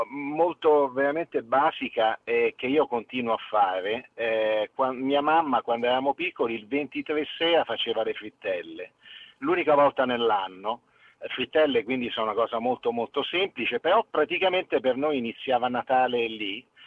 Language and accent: Italian; Rome, Lazio, Italy; io sono di Roma